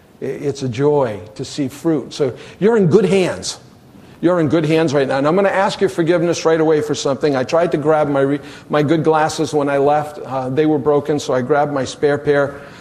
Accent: Maine, United States; I said, okay, God, I understand. I will come to Maine. I will pastor, even though it's in my hometown.

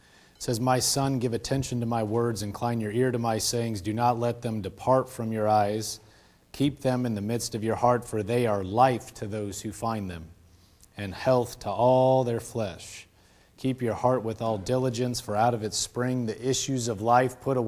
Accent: Nebraska, United States; I grew up in Nebraska, and it was like that. I mean, Nebraska, you don't have professional sports anywhere near.

